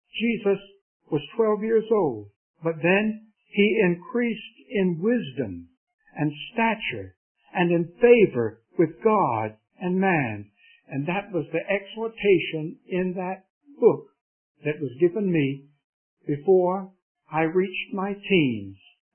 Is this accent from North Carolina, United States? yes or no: yes; Raleigh, North Carolina, United States; I was brought up in Raleigh